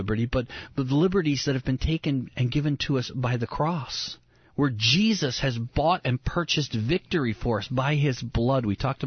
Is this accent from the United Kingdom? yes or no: no; United States; I thank God that I'm an American.